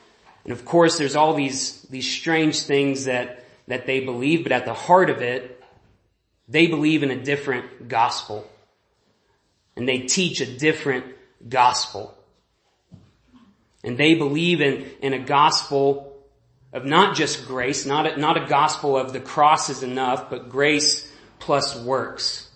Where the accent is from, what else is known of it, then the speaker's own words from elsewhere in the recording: Texas, United States; now in Laramie, United States; So I grew up in Texas, and I moved up to Laramie, Wyoming about almost 4 years ago.